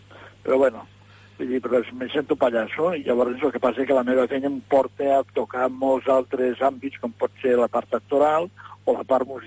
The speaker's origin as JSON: {"language": "Catalan", "town": "Artesa de Segre", "region": "Catalonia", "country": "Spain", "tie": "born there", "also_born_or_lived": "Tremp", "said": "Vaig néixer a Artesa de Segre."}